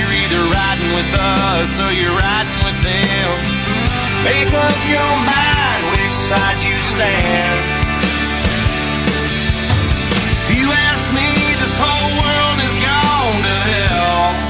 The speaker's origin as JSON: {"language": "English", "town": "West Hartford", "region": "Connecticut", "country": "United States", "tie": "born or raised there", "said": "See, I grew up in West Hartford in a big-time Jewish neighborhood."}